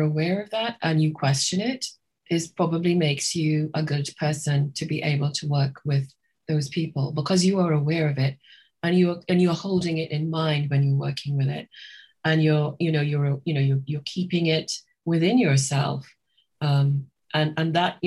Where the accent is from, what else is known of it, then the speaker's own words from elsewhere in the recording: Trinidad & Tobago; I guess I knew that because I grew up in Trinidad.